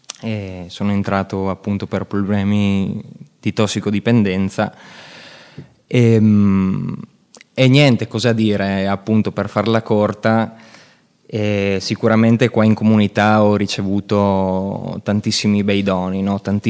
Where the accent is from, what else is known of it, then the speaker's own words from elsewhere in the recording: Trieste, Friuli-Venezia Giulia, Italy; ho 29 anni e vengo da Trieste.